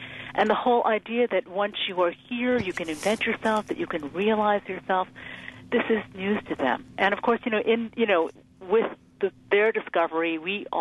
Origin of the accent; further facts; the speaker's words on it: New York, United States; daughter of immigrants growing up in New York and second half of the 20th century